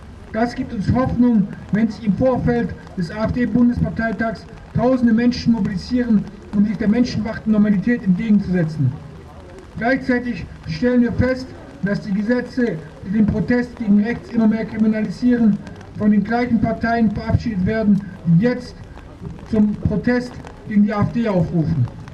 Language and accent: German; Germany; Ich bin selber Deutscher